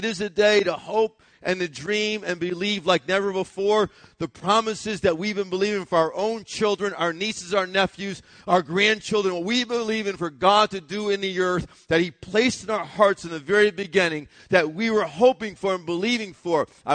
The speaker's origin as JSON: {"language": "English", "region": "Connecticut", "country": "United States", "lives_now": "Leesburg, United States", "said": "I said, well, we're really from Connecticut, and that's the church that we moved off from."}